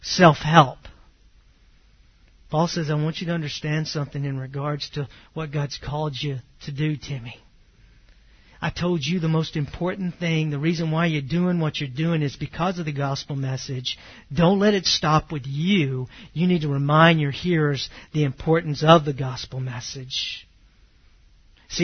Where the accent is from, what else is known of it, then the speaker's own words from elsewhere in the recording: Texas, United States; Growing up in East Texas, the Lord saved me, before that, I had really a different view of things.